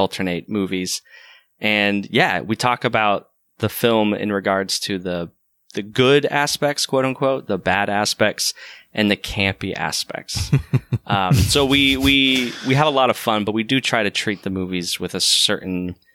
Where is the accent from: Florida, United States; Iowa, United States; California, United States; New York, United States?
Florida, United States; Orlando; So I'm from Orlando. My dad worked for so many different hotels in the Disney theme parks.